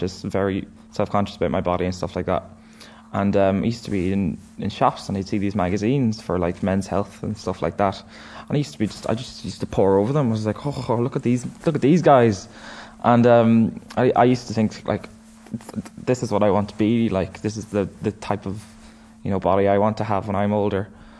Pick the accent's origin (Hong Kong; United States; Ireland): Ireland; Dublin, Leinster; now in Letterkenny, Ireland; I've lived here for 13 years. I'm originally from Dublin, and we moved here in 2000.